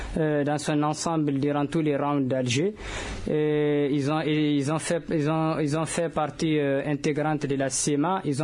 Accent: Timbuktu, Tombouctou, Mali; Nous sommes à Tombouctou et nous sommes chez nous à Tombouctou. Nous ne sommes pas des étrangers à Tombouctou. Tombouctou, c'est notre ville.

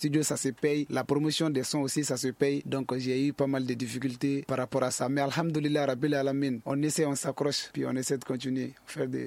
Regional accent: Bla, Ségou, Mali; Voilà, vu que je venais de loin, de très loin même. Je viens de Bla.

